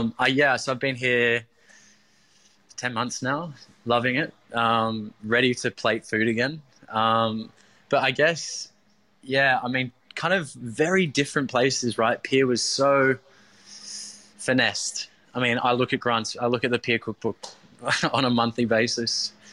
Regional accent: Maroubra, New South Wales, Australia; I grew up in Maroubra, but, you know, coming to Bondi around the early 20 mark

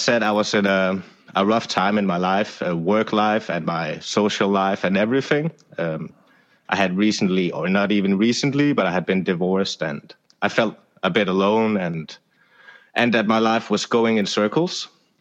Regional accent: Denmark; from Denmark that just wanted to walk those 800 kilometers.

